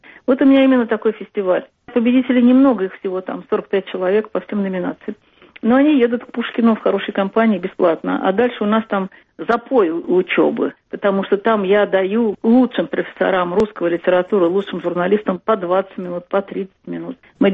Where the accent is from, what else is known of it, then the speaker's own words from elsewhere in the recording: Nizhny Novgorod Oblast, Russia; Я нижегородка, это моя земля. Я стала почетным гражданином села Большое Болдино